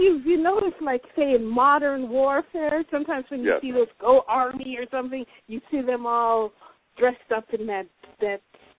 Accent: Jamaica; I'm Jamaican, and I had to start listening carefully.

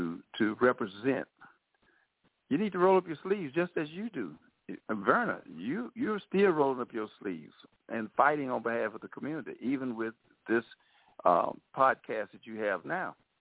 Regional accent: Dallas, Texas, United States; I grew up right here in Dallas. So I'm a native of Mills Place, the Projects, and South Dallas, Lakewood, Hamilton, and Oak Cliff, where I graduated from Roosevelt. I also went to St. Anthony in South Dallas.

